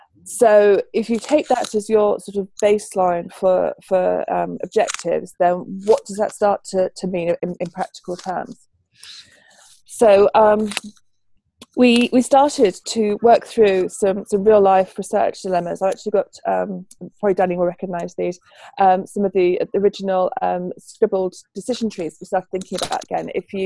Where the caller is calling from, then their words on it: Chichester, South East England, United Kingdom; And I'm talking from Chichester, the UK, where it's just coming up for 6 p.m.